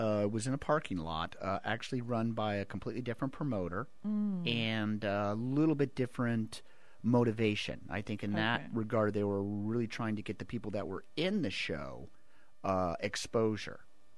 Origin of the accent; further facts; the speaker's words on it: East Coast, United States; I grew up on the East Coast, and we would always, every single year, go to the big.